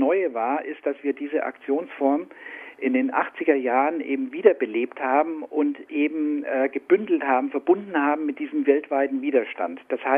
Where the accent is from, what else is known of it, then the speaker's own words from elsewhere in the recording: Nuremberg, Bavaria, Germany; moved away as an adult; dass ich persönlich Wurzeln in Nürnberg habe. Ich bin Nürnberger. Mich hat es aus beruflichen Gründen Mitte der 70er Jahre hier hochverschlagen